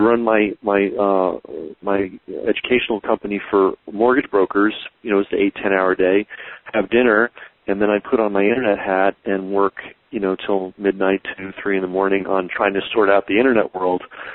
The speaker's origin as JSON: {"language": "English", "region": "New York", "country": "United States", "said": "I'm a New Yorker originally, and my brother met and married a woman from the Midwest, and she persuaded him to move to Chicago, and we all thought it was the end of the world."}